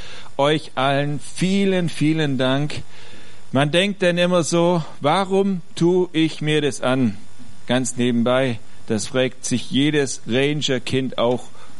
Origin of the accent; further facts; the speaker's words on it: Ravensburg, Baden-Württemberg, Germany; Auf jeden Fall nehmt Grüße nach Ravensburg mit, gell, wenn ihr wieder in eure neue, meine alte Heimat fahrt, ans Oberschwäbische.